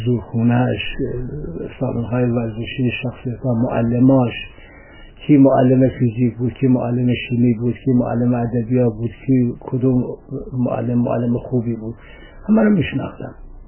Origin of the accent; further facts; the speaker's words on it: Sanandaj, Kurdistan, Iran; متولد سال 1327 و در سنندج به دنیا آمدم. تشکیلات ابتدایی و متوسط رو در سنندج گذراندم.